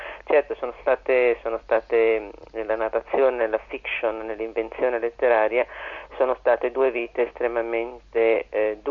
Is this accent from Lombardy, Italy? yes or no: yes; Milan, Lombardy, Italy; Io sono una milanese che si è permessa di scrivere di Venezia